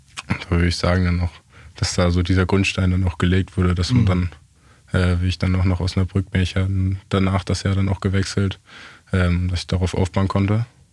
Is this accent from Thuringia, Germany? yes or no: no; Recke, North Rhine-Westphalia, Germany; Und ich bin ja aus Recke.